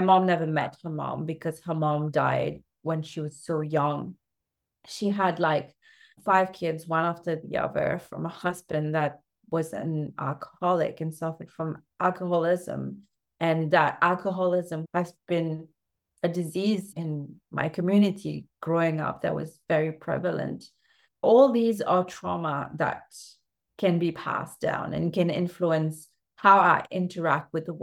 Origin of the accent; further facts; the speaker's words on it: Mauritius; I am very fortunate to work with a lot of women in my home country, Mauritius, which is an island east of Madagascar, for those that don't know.